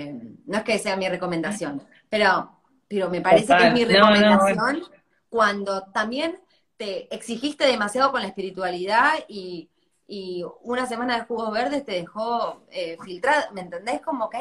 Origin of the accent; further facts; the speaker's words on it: Río Cuarto, Córdoba, Argentina; Soy la tercera de tres hermanas, soy la más chiquita. Me crié en Río Cuarto, muy en la naturaleza, muy libre.